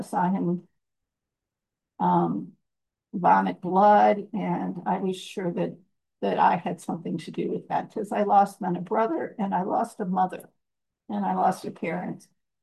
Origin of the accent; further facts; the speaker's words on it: Missouri, United States; I grew up in Missouri, in a family of five.